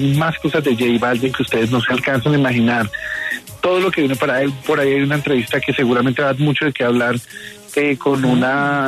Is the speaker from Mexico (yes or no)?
no; Colombia; hay que disfrutarlo porque somos colombianos